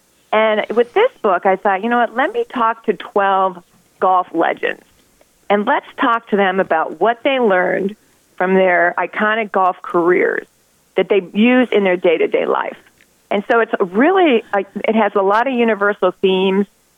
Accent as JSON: {"language": "English", "town": "Brecksville", "region": "Ohio", "country": "United States", "tie": "born or raised there", "said": "because we didn't have a girls' team growing up in Brecksville, Ohio back then."}